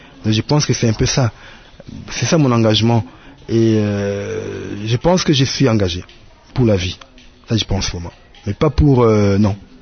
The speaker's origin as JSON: {"language": "French", "region": "Kinshasa", "country": "DR Congo", "tie": "born or raised there", "said": "Oui, je suis un natif de Matongué. J'ai vu Matongué à l'époque"}